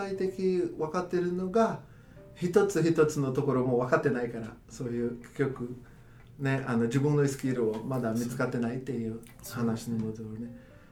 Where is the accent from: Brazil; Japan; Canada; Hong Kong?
Brazil; だけど例えば僕ブラジル出身で、ブラジルで見た時に